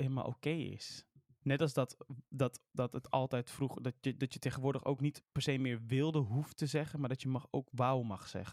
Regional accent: North Brabant, Netherlands; Maar wij komen uit Brabant en wij zeggen puzzel.

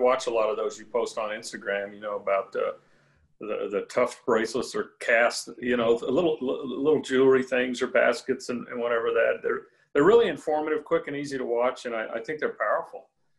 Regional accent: Scottsdale, Arizona, United States; also born or lived in Kansas City, Missouri; Here in Scottsdale. I was born in Kansas City, Missouri, and my parents relocated to Scottsdale when I was three in the early 60s.

